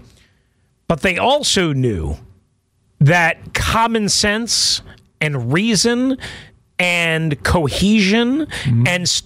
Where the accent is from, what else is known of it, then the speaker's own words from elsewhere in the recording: New York, United States; just like you just illustrated about growing up in Los Angeles and me in New York and so on and so forth.